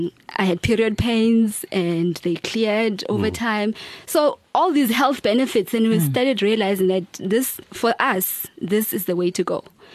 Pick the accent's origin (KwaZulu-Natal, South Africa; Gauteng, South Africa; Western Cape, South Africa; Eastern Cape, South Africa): Gauteng, South Africa; Carletonville; also born or lived in Johannesburg; Okay, I grew up in Carletonville, a small mining town. in towards the West Rand. And then I landed up in Joburg because of school.